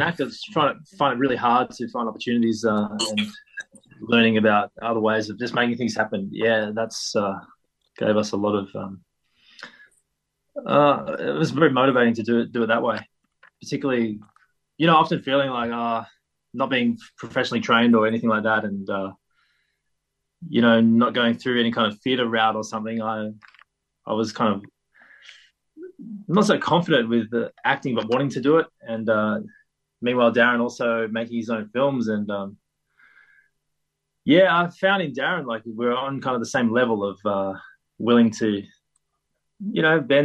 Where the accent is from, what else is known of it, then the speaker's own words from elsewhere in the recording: Bendigo, Victoria, Australia; now in Melbourne, Australia; I was working at a supermarket after coming to Melbourne from growing up in Bendigo